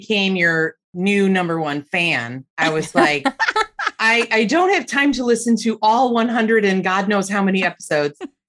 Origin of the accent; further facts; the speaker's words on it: Buffalo, New York, United States; I am from Buffalo and I'm the proud mom of two 17, almost 18 year old children.